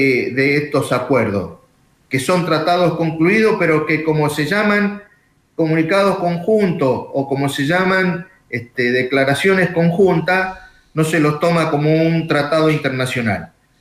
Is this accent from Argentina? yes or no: yes; Argentina; Estoy muy orgulloso de ser argentino. Yo soy recién segunda generación de argentino. Mi viejo es el primer argentino. Y mis abuelos ya son españoles.